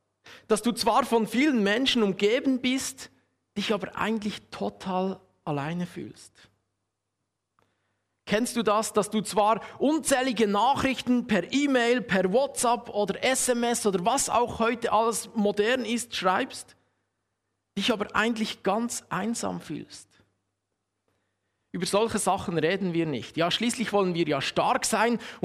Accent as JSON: {"language": "German", "town": "Huttwil", "region": "Bern", "country": "Switzerland", "said": "Wie gesagt, ich komme aus dem Bernbiet ursprünglich, aus Huttwil, um genau zu sein. Das ist am Rande vom Emmental, schon fast Luzern, je nachdem, von wo man das sieht."}